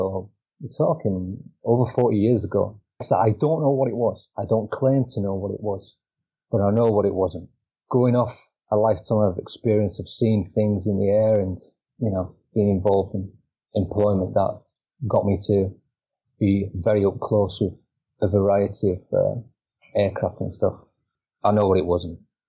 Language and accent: English; Yorkshire and the Humber, United Kingdom; a version of hide and seek that we used to play in where I grew up in Yorkshire.